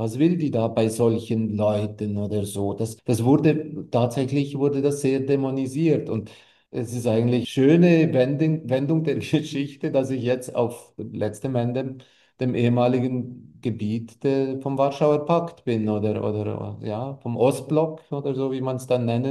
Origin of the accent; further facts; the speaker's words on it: Switzerland; moved away; dass wir irgendwann mal in der Schweiz aufgewachsen sind